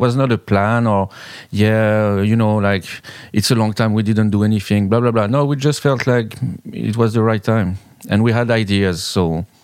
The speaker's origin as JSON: {"language": "English", "town": "Grenoble", "region": "Auvergne-Rhône-Alpes", "country": "France", "said": "also from Grenoble, France"}